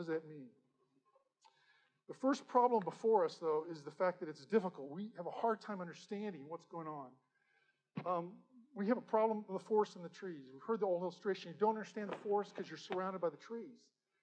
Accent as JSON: {"language": "English", "country": "United States", "said": "Now, I love being an American. I'm proud of being an American."}